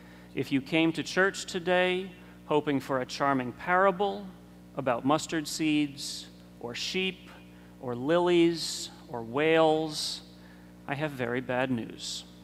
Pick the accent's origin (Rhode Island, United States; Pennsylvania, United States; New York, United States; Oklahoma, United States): Rhode Island, United States; public corruption that makes my home state of Rhode Island look like a Boy Scout camp.